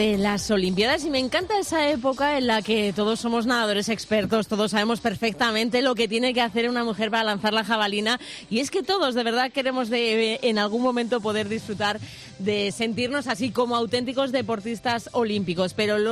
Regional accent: Valladolid, Castile and León, Spain; que nos hace pensar en cómo somos los vallisoletanos

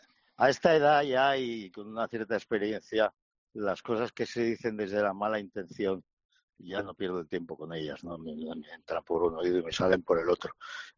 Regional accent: Barcelona, Catalonia, Spain; born there; dado que nací en Barcelona y me tocó esa época

